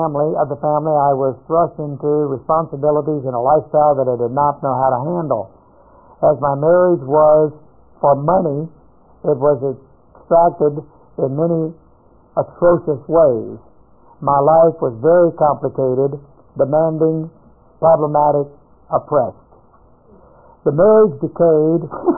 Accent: India; moved away as an adult; now in United States; I came from India to the United States on a tourist visa in 95 with the intention of getting my daughter married.

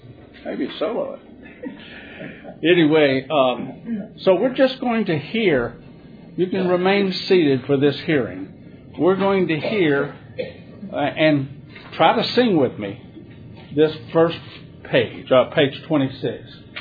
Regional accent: Vidor, Texas, United States; is from my hometown, Vidor, Texas

